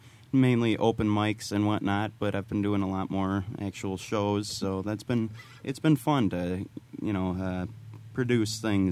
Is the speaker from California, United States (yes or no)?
no; Brainerd, Minnesota, United States; also born or lived in Twin Cities; I was born in the Twin Cities and mm-hmm. spent most of my life in the Brainerd area.